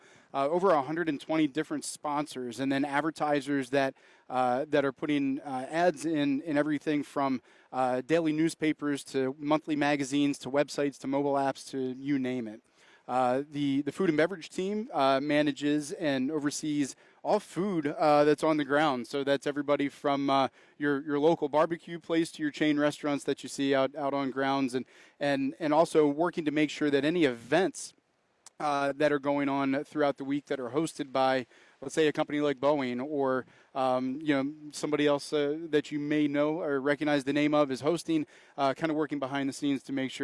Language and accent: English; Virginia, United States; now in Wisconsin, United States; I'm originally from Virginia. Went to school in Virginia, and then my wife is from the Green Bay area. So when we had the opportunity to make a move to Wisconsin, kind of jumped all over it.